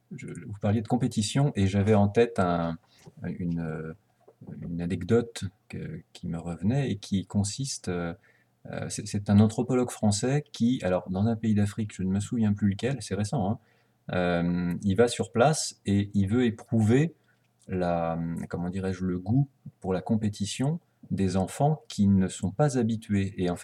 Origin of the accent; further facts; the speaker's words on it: France; que le corps est plus écouté que, par exemple, chez nous en France.